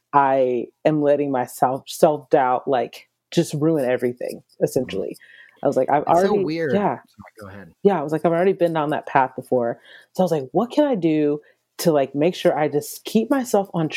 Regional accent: Atlanta, Georgia, United States; also born or lived in Nashville / Dallas; now in Los Angeles, United States

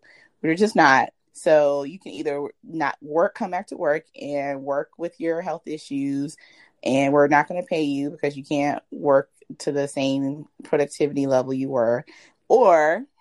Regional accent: Gainesville, Florida, United States; I am from Gainesville. I'm born and raised in Gainesville. My patients and my family are all in Gainesville.

